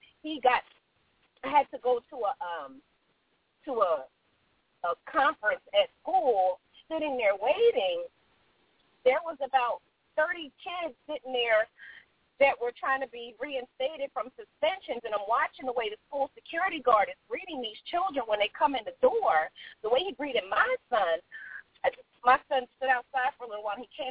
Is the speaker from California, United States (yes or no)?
no; Philadelphia, Pennsylvania, United States; accent: Philly; now in Atlanta, United States; I live in Atlanta, but I come from Philly.